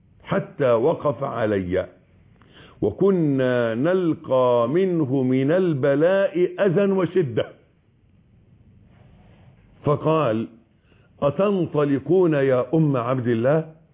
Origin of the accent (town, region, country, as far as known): Egypt